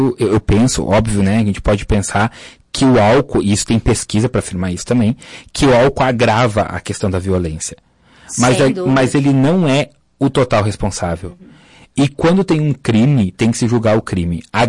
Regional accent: Cambará, Paraná, Brazil; eu me criei em Cambará, minha avó morava lá

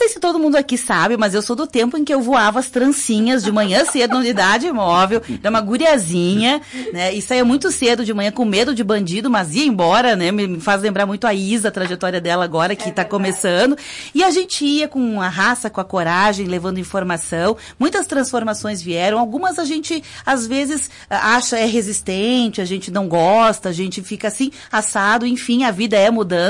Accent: Brazil; Da Gema, eu nasci aqui na Rio Branco, na Tranqueira do Feijó. E morei aqui nesse bairro 23 anos, né?

